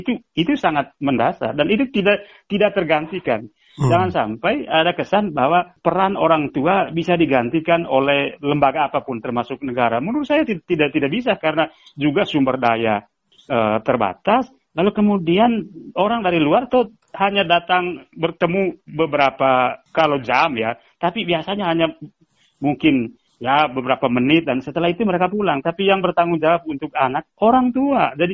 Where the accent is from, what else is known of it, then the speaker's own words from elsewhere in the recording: East Nusa Tenggara, Indonesia; kami orang NTT itu terlalu berharap pada sesuatu